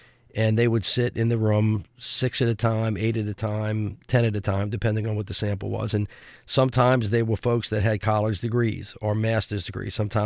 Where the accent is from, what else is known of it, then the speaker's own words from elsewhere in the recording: New Orleans, Louisiana, United States; born there; besides just being a proud Southerner, I was born in New Orleans in 1960 into a really big family.